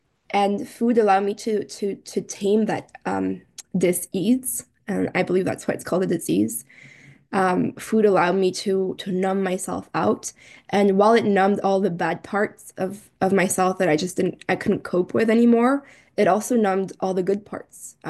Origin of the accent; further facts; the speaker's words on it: Belgium; now in Toronto, Canada; I'm a compulsive overeater. And while I am in Toronto, I am originally from Belgium.